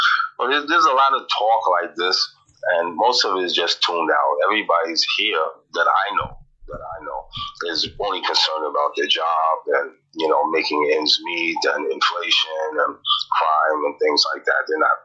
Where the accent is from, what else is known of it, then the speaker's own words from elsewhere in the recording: New York, United States; We're from New York, my family, and people from Africa or other places will come and visit.